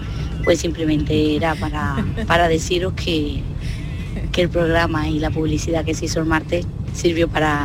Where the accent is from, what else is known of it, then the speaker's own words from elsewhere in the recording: Seville, Andalusia, Spain; de Sevilla.